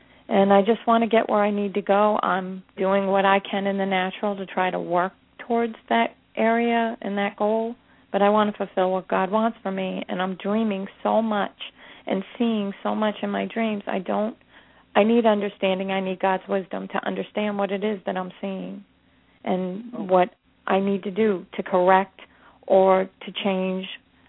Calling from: Florida, United States

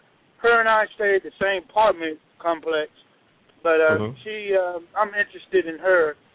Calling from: Georgia, United States

